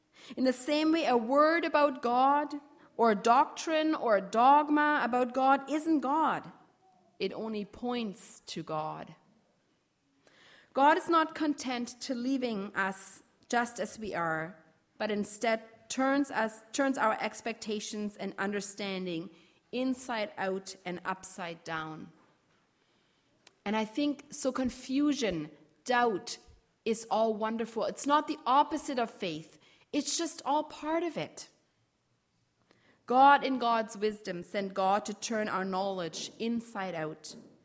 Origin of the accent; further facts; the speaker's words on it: Germany; I think my growing up in Europe actually has shaped me more.